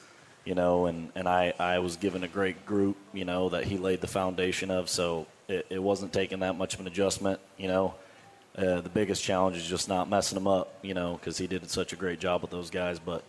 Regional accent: Michigan, United States; So I'm originally from Michigan.

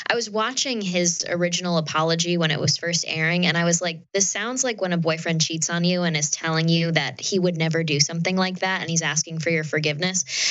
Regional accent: New York, United States; I'm from New York State, I'm from upstate New York, actually

